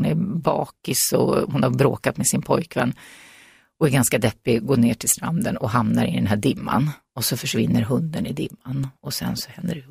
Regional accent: Upplands-Bro, Stockholm County, Sweden; jag växte upp i Upplands Bro då, som var så där lite nybyggarsamhälle på 60-talet och vi bodde på en lång väg och så var det radhus på ena sidan och villa på den andra.

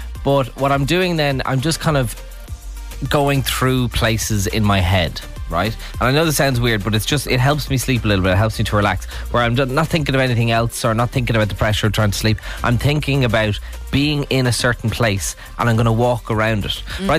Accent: Ireland; We're Irish

